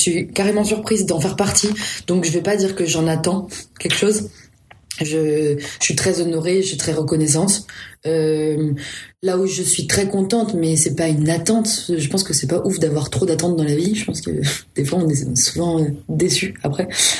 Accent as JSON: {"language": "French", "town": "Nantes", "region": "Pays de la Loire", "country": "France", "moved": "yes", "lives_now": "Paris, France", "said": "Moi, je viens de Nantes. Je suis partie à Paris pour trouver ce que je voulais faire de ma vie."}